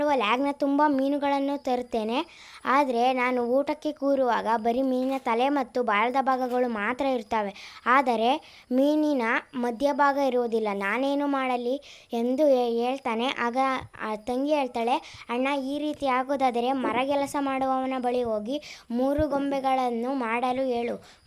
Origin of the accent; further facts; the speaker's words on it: Huliyar, Karnataka, India; ನಾನು ಹುಳಿಯಾರಿಂದ ಬಂದಿದ್ದೀನಿ.